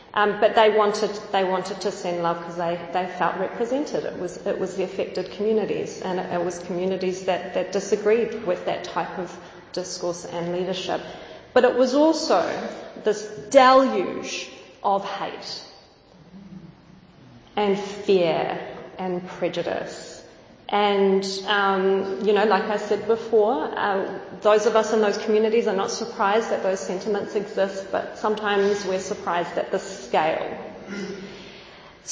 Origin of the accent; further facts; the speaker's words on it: Iran; now in United Kingdom; I'm from Iran, I'm from the so-called Muslim world